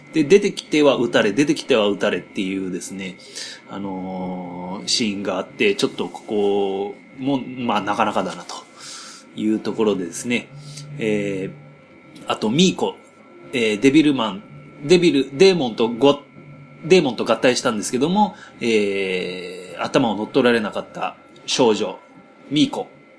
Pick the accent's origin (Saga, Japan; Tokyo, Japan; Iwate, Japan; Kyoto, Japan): Tokyo, Japan; Kameido; 私の生まれ育ったとこのすぐ近くにある、ね、亀戸のサンストリートっていうとこなんですよ